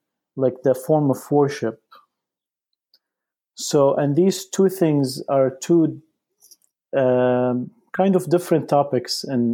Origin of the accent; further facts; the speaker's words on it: United Arab Emirates; So I grew up in United Arab Emirates, and I started prayer very early on.